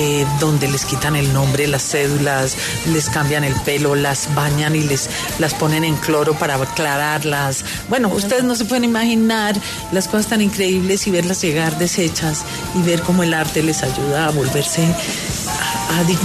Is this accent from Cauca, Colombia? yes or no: yes; Popayán, Cauca, Colombia; una historia basada en mi tierra, en mi ciudad, Popayán, donde, como en muchas ciudades de este país, todo lo difícil se tapa y se oculta